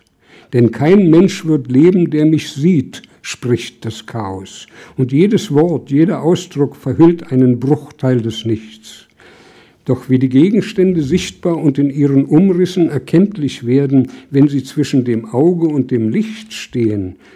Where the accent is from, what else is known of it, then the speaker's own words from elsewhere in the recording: Berlin, Germany; Ich bin im Nachkriegs-Berlin aufgewachsen